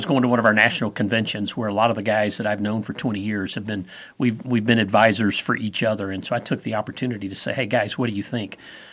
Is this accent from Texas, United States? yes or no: no; Alabama, United States; when I came all the way from Alabama, it was before cell phones.